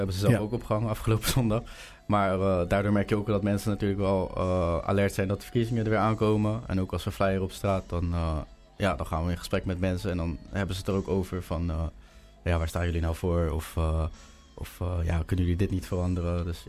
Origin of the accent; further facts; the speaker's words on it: Rotterdam, South Holland, Netherlands; also born or lived in Almere; Maar opgegroeid in Rotterdam, eigenlijk.